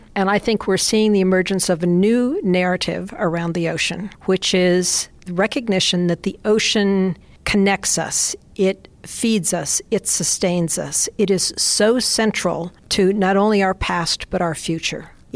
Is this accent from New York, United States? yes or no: no; Colorado, United States; Being a swimmer and spending time in and around the water when I was growing up in Colorado